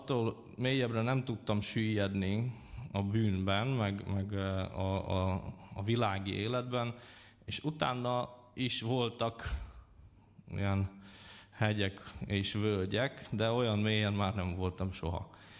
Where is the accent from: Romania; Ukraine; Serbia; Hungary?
Ukraine; Zakarpattia Oblast; egy eléggé szegény családból származom. Kárpátalja, Ukrajna, és nem voltak lelkész felmenőim, és nem volt olyan családom, aki nagyon támogatott volna a hitben